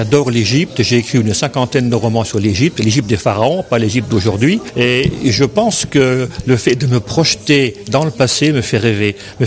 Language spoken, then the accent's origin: French; Grand Est, France; now in Gap, France; je suis lorrain, donc on avait des loups également en Lorraine qui ont disparu.